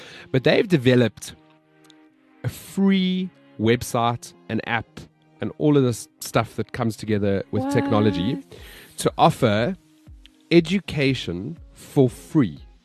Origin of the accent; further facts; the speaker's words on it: Johannesburg, Gauteng, South Africa; my hometown, Johannesburg